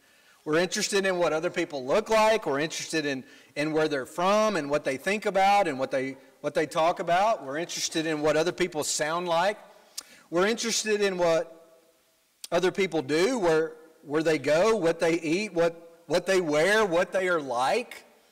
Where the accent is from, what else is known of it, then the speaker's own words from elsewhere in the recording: Winfield, Alabama, United States; I am from Winfield, Alabama, which, you know, I think we got one famous person on our Wikipedia page.